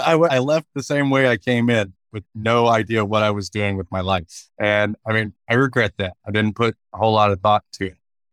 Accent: Michigan, United States; we got out and moved back to, I'm from Michigan originally. We moved back to Michigan for a year.

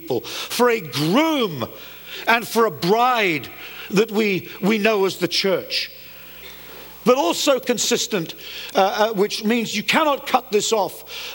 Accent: United States; It's been an awful rinse cycle to be in as an American, viewing what is going on in the public square

